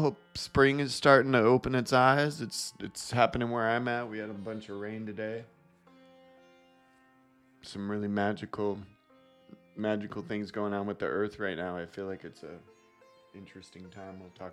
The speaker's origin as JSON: {"language": "English", "region": "Illinois", "country": "United States", "tie": "born or raised there", "said": "I grew up in the Midwest, so, you know, Chicagoland area, so the intense freezing cold and wind and all that."}